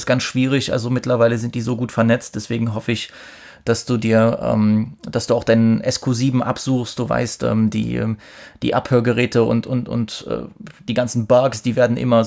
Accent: East Germany, Germany; ich als Ossi sollte das ja wissen

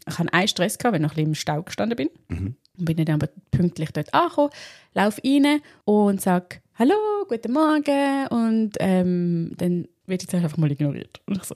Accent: Sternenberg, Zurich, Switzerland; Ich komme vom Sternenberg oben runter.

